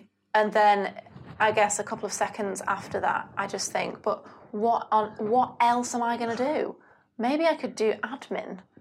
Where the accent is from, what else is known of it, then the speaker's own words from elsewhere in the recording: United Kingdom; but obviously I am British